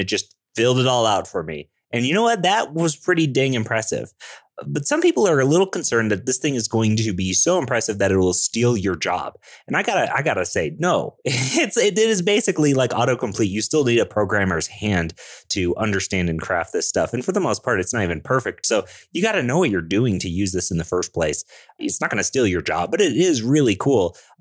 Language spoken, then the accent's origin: English; Denver, Colorado, United States; I'm a developer from Denver, Colorado